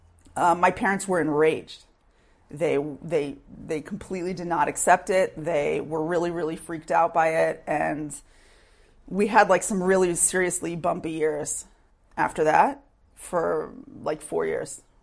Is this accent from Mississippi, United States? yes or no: no; Sherman, Texas, United States; I grew up in Sherman, Texas.